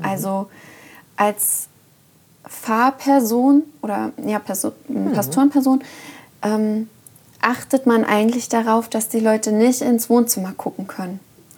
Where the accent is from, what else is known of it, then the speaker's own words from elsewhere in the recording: East Germany, Germany; Und ich komme ja aus dem Osten und da habe ich auch in Systemen gelebt.